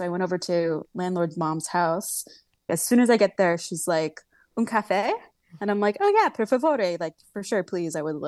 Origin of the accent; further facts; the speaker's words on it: United States; We're just like, oh my gosh, we're so American.